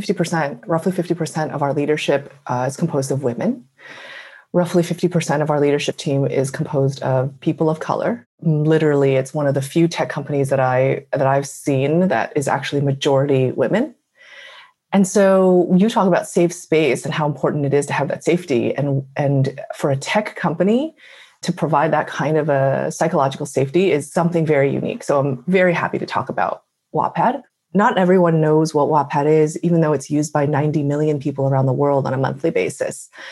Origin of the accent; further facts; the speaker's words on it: New York City, New York, United States; In New York, I grew up in Flushing, Queens, which is, I'm pretty sure, at some point, if not still, the most diverse city in the country.